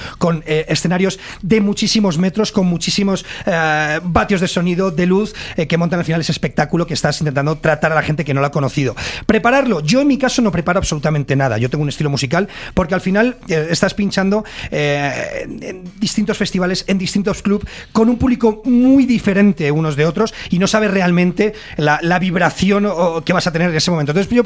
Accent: Madrid, Community of Madrid, Spain; Bueno, pues yo soy de España, exactamente de la ciudad de Madrid. Y bueno, pues de ahí vengo con mi música, sí señor.

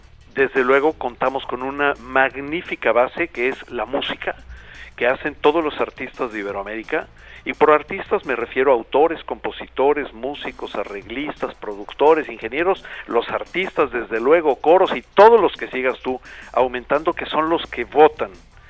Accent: Mexico; now in United States; Yo soy mexicano, como tú sabes

